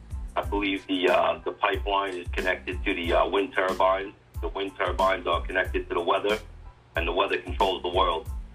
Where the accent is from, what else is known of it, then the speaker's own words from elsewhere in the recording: New York, United States; I'm freaking Irish and from New York.